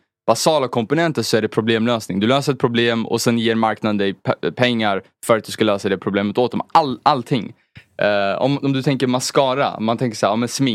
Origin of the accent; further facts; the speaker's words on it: Husby, Stockholm County, Sweden; Jag är uppvuxen norr om Stockholm i Husby och sen lite ute på landet i Kungsängen.